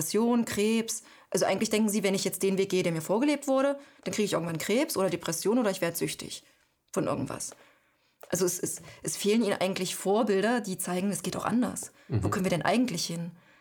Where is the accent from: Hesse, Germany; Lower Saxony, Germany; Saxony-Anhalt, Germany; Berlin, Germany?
Saxony-Anhalt, Germany; Halle; als ich in meiner Jugend gab es in Halle ziemlich viele Neonazis.